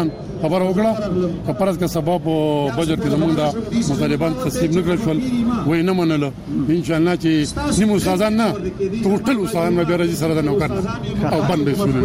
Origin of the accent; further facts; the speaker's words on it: Khwazakhela, Khyber Pakhtunkhwa, Pakistan; زه سواد خو ځخنه نه راغلی ما